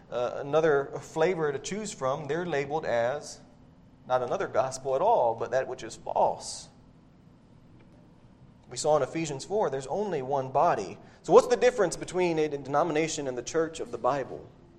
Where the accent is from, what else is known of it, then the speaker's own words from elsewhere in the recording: Devine, Texas, United States; Years ago, I remember down in my hometown, Divine